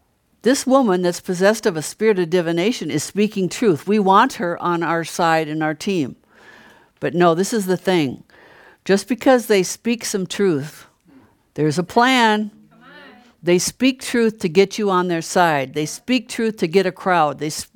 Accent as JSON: {"language": "English", "town": "Brainerd", "region": "Minnesota", "country": "United States", "tie": "born or raised there", "said": "Even when we were in my hometown, Brainerd, this weekend, people want to know what's going on."}